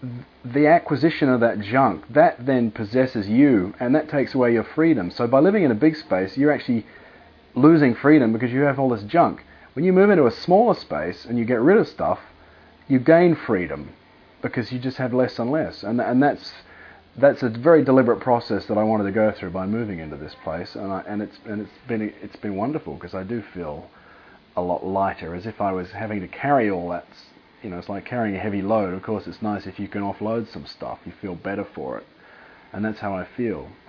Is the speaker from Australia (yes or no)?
yes; Australia; also born or lived in United States; I grew up in Australia, so I'm used to having a house. I grew up in a house with a garden and a double car garage. It wasn't a huge house, but it was sort of a house built in the 1960s.